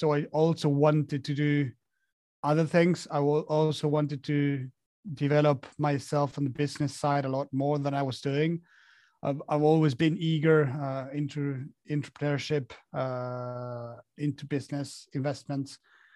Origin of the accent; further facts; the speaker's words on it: Argentina; English is a second language; So I'm from Argentina.